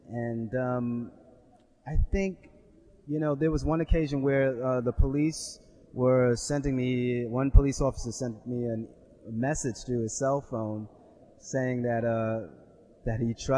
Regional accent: New York City, New York, United States; I'm from New York City and I'm a musician by trade.

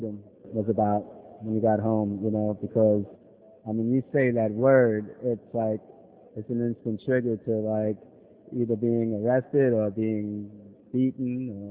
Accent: New York City, New York, United States; I'm from New York City, and I'm a musician by trade.

